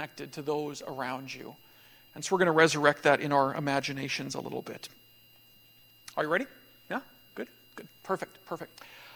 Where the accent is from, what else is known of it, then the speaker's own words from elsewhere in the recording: Saskatoon, Saskatchewan, Canada; born there; they ended up in southern Saskatchewan, where they started to farm. So I was born in Saskatoon. This is where I came from.